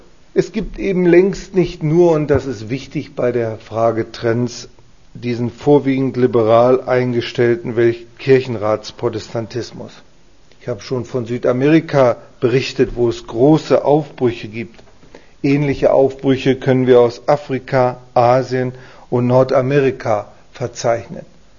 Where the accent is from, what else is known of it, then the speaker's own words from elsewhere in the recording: Lower Saxony, Germany; Ich komme aus einer lutherischen Gemeinde, der Hannoverschen Landeskirche, und meine Gemeinde, meine Heimatgemeinde hat 1800 Mitglieder.